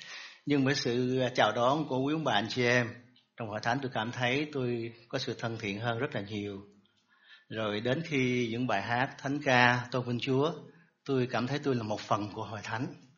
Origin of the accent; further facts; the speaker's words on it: Long An, Vietnam; Tôi sinh ra và lớn lên trong gia đình không có tin Chúa, thờ cũng ông bà mà thôi. Người gốc Long An và lớn lên thì tỉnh Long An, lớn lên ở Sài Gòn. Đến năm 1990 tôi ra Nha Trang để học trường Đại học Thủy sản Nha Trang